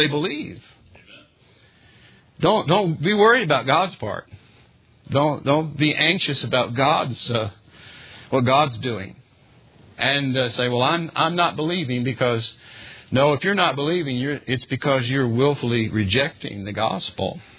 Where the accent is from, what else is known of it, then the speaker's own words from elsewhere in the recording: United States; born there; here I was born in America. I didn't have much to say about it. I just was.